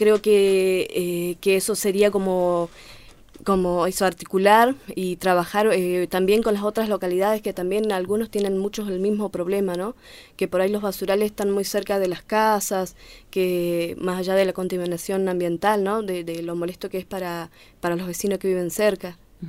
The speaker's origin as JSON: {"language": "Spanish", "country": "Argentina", "tie": "born or raised there", "said": "Yo también, al igual que Oscar, soy del Curro, nacida y criada en el Curro. Conozco muy bien mi localidad"}